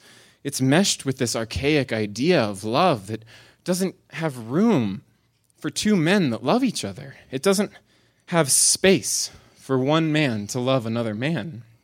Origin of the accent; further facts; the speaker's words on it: Florida, United States; You see, I'm from Florida, and so the beach is a part of my soul.